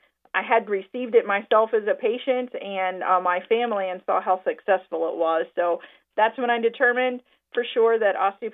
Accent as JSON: {"language": "English", "region": "West Virginia", "country": "United States", "tie": "born or raised there", "said": "Growing up in Pocahontas County, we had more DOs than MDs."}